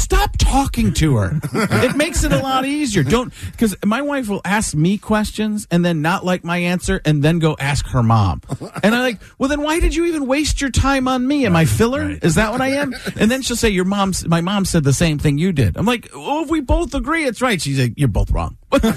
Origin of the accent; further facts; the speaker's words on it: Chicago, Illinois, United States; born there; I was born in Chicago area.